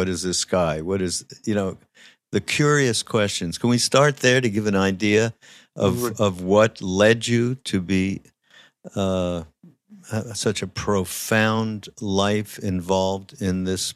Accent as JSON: {"language": "English", "town": "Montreal", "region": "Quebec", "country": "Canada", "said": "I'm from Montreal, as many people know, listen to the podcast."}